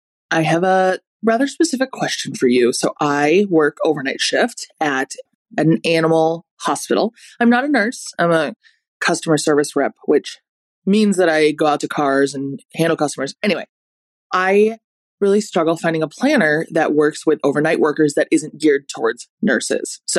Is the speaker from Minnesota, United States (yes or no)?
yes; Minneapolis, Minnesota, United States; So, oh, also … from Minneapolis.